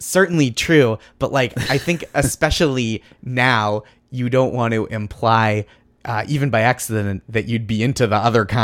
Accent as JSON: {"language": "English", "town": "Boston", "region": "Massachusetts", "country": "United States"}